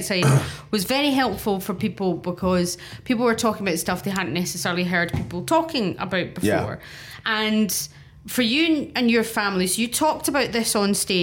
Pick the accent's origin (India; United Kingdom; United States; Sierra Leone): United Kingdom; Scotland; Me, I'm the Scottish lesbian, the feisty Scottish lesbian.